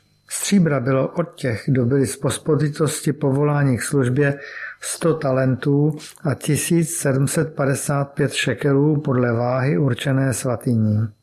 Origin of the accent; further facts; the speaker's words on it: Karlovy Vary Region, Czechia; a narodil jsem se v létě 1966 do křesťanské rodiny. Vyrůstal jsem na Karlovarsku a duchovně v prostředí církve bratrské.